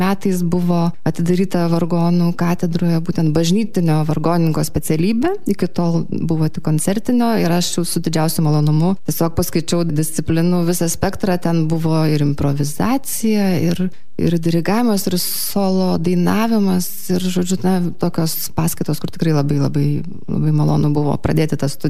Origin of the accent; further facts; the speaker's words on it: Telšiai, Telšiai County, Lithuania; also born or lived in Žemaičių Kalvarija / Skuodas / Šiluva; aš gimiau Žemaičių Kalvarijoje, paskui mes gyvenam Telšiuose, Skuode, po to vėl grįžom į Telšius, tada Šiluva